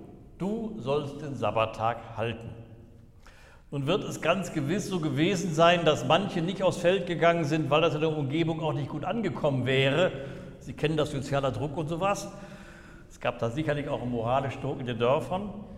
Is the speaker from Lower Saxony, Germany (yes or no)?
yes; Lower Saxony, Germany; ich bin in der Grafschaft Bentheim groß geworden, einem reformierten Kernland, etwa 200 Kilometer von hier nordwestlich, das sehr stark von der Landwirtschaft geprägt